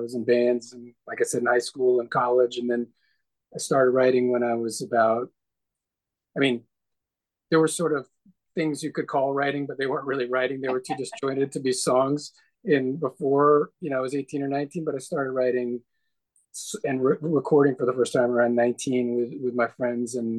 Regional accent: New York City, New York, United States; I grew up in New York City, but we would go to Western Massachusetts in the middle of nowhere in the hills of the Berkshires.

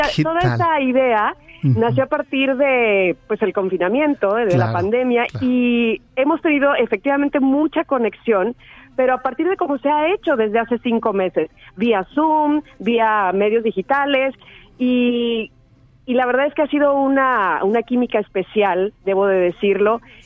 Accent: Veracruz, Mexico; Soy jarocha

